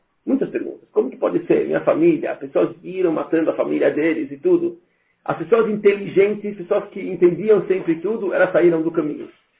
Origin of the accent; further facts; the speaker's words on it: Hungary; eu posso falar isso porque eu sou húngaro também